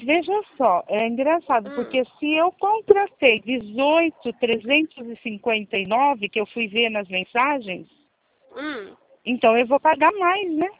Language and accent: Portuguese; Jundiaí, São Paulo, Brazil; Eu sou de Jundiaí.